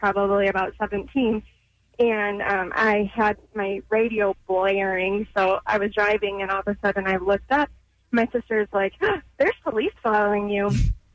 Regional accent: Michigan, United States; now in Kannapolis, United States; I'm from Michigan, where they're a little meaner there.

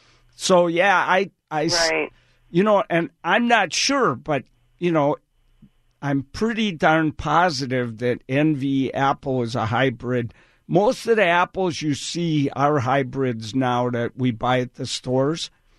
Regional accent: Wisconsin, United States; You know, I grew up in Wisconsin, and they'd get too big, and my mom would say, "You can't keep that in the house anymore," you know.

